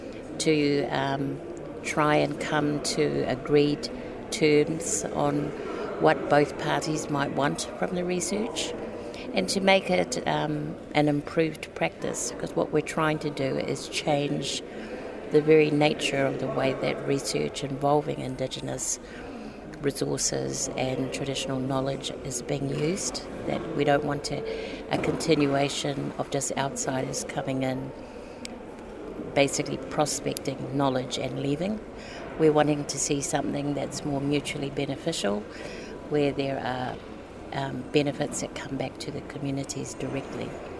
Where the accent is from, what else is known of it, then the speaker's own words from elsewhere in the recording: New Zealand; I'm from the Ngāti Awa and Ngāti Pro tribes from Aotearoa, New Zealand